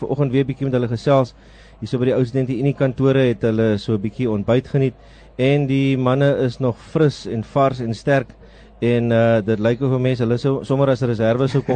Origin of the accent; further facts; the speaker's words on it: Paarl, Western Cape, South Africa; soos jy het ek groot geword in die Parel